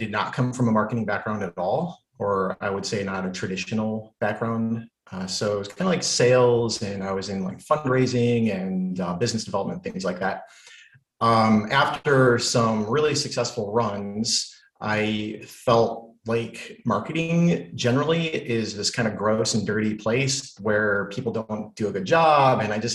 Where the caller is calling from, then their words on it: Detroit, Michigan, United States; I am tuning in from downtown Detroit, Michigan. Boom, beautiful Detroit.